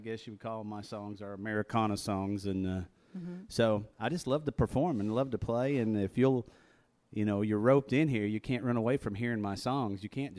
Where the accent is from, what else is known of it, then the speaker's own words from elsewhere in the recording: Kentucky, United States; I grew up, as I told you, I'm from Eastern Kentucky, and anybody here know what a coal camp is?